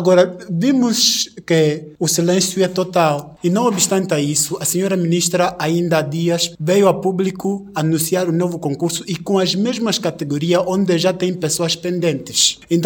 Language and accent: Portuguese; Angola; somos angolanos.